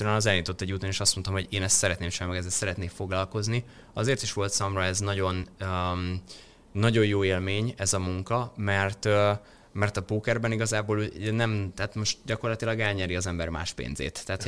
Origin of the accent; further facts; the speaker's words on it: Barcs, Somogy, Hungary; ahonnan származom, az egy nagyon pici kisváros, Barcs gyakorlatilag ez Pécstől 60 kilométerre